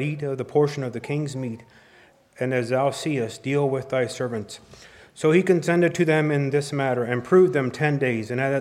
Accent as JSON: {"language": "English", "region": "Ohio", "country": "United States", "said": "But anyway, we're from Ohio, there where Michaela stayed."}